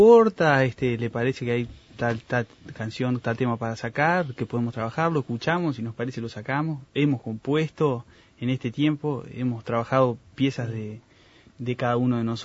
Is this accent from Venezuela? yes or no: no; Uruguay